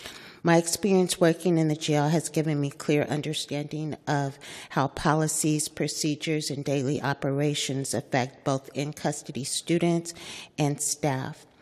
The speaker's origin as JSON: {"language": "English", "town": "San Francisco", "region": "California", "country": "United States", "tie": "born or raised there", "said": "As someone born and raised in San Francisco in District 11"}